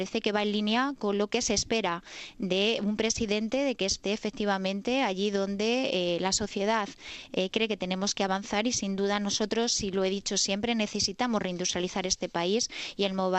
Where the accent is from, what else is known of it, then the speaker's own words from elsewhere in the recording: Valladolid, Castile and León, Spain; yo soy natural de Valladolid, pero también soy militante del Partido Socialista en Madrid